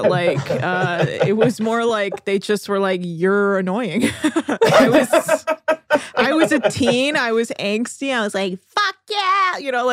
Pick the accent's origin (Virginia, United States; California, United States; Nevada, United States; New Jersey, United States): California, United States; I grew up in the Bay Area, California.